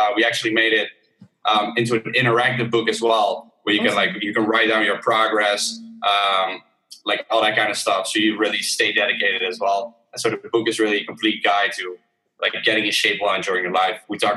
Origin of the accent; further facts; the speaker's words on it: Netherlands; first language Dutch; English is a second language; So we launched the Dutch one first and then English after, because Dutch is my main language, my first language.